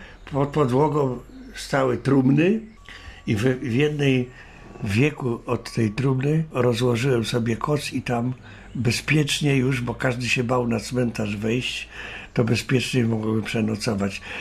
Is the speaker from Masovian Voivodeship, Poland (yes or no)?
no; Poznań, Greater Poland Voivodeship, Poland; also born or lived in Kraków; now in Świnoujście, Poland; to, że się urodziłem w Krakowie, a potem mieszkałem w Poznaniu i tam kończyłem jakieś szkoły